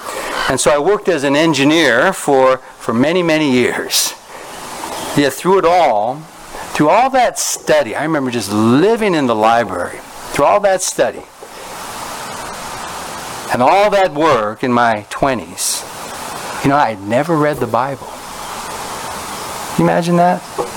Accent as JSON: {"language": "English", "town": "Los Angeles", "region": "California", "country": "United States", "tie": "born or raised there", "said": "I grew up right here in Echo Park, in the Echo Park area, and I have to say, I really did get a pretty good education back in that day."}